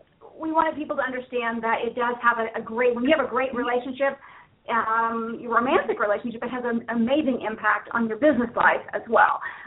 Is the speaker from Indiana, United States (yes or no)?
yes; Indiana, United States; now in Colorado Springs, United States; Well, originally we're from Indiana, central Indiana, and born and raised, both of us, in the same small town.